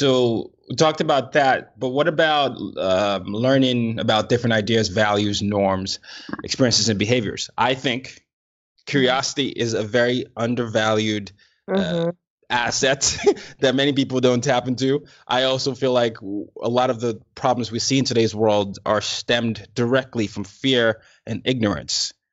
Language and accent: English; Nigeria; I was initially told that therapists were only for Americans, you know, or people in the West, and I'm Nigerian.